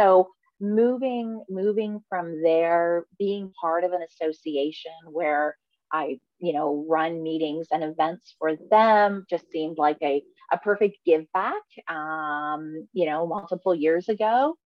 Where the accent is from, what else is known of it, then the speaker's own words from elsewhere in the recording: Guelph, Ontario, Canada; I grew up just outside of Toronto in a city called Guelph